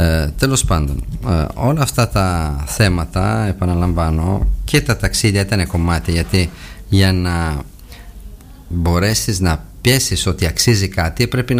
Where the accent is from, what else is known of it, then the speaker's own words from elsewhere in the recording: Italy; Greek is a second language; βάζω και τον εαυτό μου μέσα ως Ιταλός